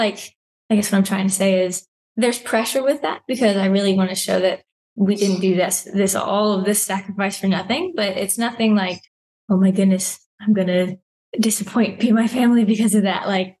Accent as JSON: {"language": "English", "region": "North Carolina", "country": "United States", "moved": "yes", "lives_now": "Texas, United States", "said": "North Carolina."}